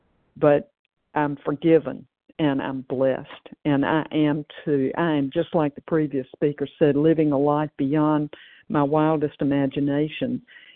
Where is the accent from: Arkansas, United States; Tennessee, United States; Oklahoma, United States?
Tennessee, United States; now in California, United States; I'm from Tennessee, but I'm presently in California